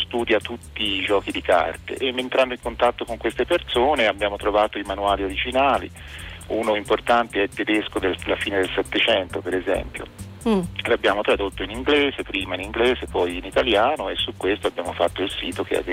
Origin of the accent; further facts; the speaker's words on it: Florence, Tuscany, Italy; io sono fiorentino, i miei amici sono fiorentini